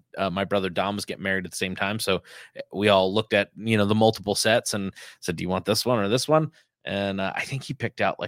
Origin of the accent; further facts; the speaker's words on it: New Jersey, United States; My home state of New Jersey, governor's like, we're not doing that anymore.